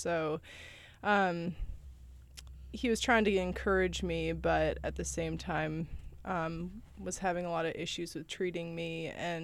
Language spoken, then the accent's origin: English; Bangor, Maine, United States; now in Portland, United States; Yeah, I just say Bangor. It's easier.